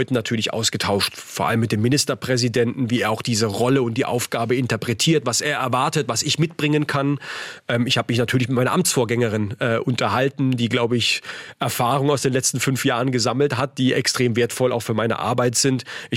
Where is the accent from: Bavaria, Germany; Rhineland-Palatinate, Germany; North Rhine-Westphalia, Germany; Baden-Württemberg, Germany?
Baden-Württemberg, Germany; Heidelberg; bin viel gependelt zwischen dem Lebensort meiner Familie, meinem Wohnort, meiner Heimat Heidelberg und Berlin.